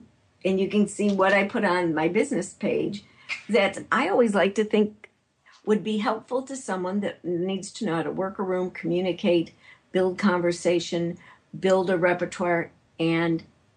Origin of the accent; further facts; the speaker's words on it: Chicago, Illinois, United States; I'm from Chicago. I'll talk about deep dish pizza for an hour.